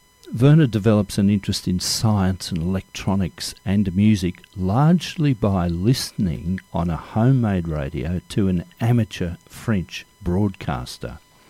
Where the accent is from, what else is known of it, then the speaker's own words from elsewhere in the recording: Australia; As Australians, I don't know whether we have that pleasure as much as English people do of recognising familiar places in our books and films.